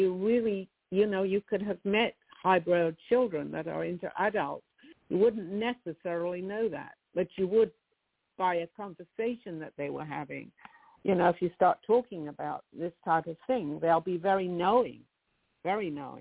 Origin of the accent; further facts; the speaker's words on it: England, United Kingdom; It's in one of the museums in London. I'm from England.